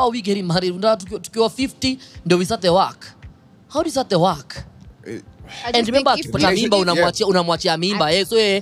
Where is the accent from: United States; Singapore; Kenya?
Kenya; Nairobi; And we're speaking Nairobi because I'm from Nairobi.